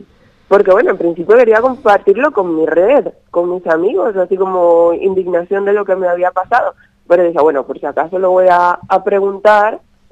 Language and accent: Spanish; Venezuela; now in Spain; los dos vivimos lejos de nuestras familias. Él es de Andalucía y yo soy de Venezuela.